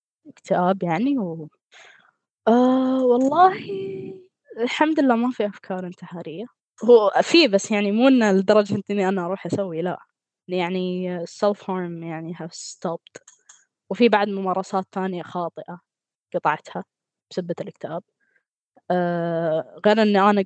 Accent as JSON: {"language": "Arabic", "country": "Qatar"}